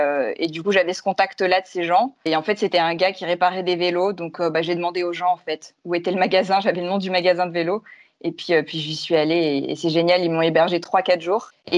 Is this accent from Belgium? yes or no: no; France; now in Spain; Enfin, je ne me rendais pas compte en tant que Française